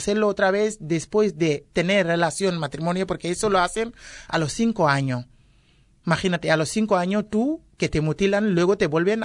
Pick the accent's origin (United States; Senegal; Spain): Senegal; born there; Spanish is a second language; yo vengo de mi país de origen, es en Guinea, Conakry, pero he nacido en Senegal y soy senegalesa.